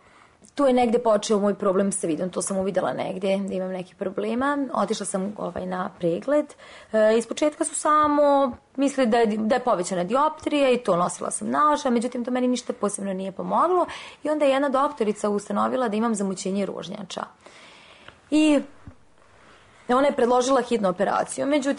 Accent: Ostružnica, Belgrade, Serbia; also born or lived in Rijeka, Croatia; Odrasla sam u Ostružnici, nadomak Beograda. Vašim slušaocima verovatno poznato mesto. Tu sam odrasla, rođena sam da u Rijeci, sa 3 godine sam došla ovde. Tu sam živjela 10 godina

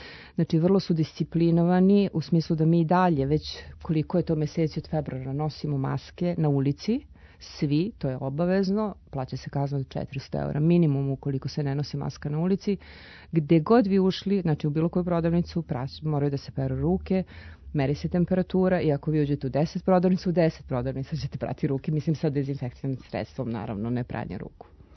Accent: Milan, Lombardy, Italy; ja dolazim iz Milana, znači to je sve oko Milana, znači gde Bergamo, Breše, svi ti gradovi.

